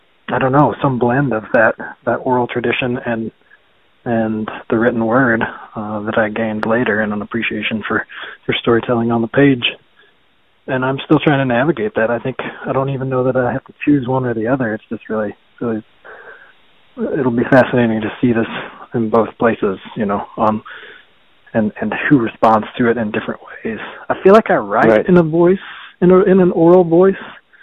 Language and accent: English; the South, United States; And I come from the South.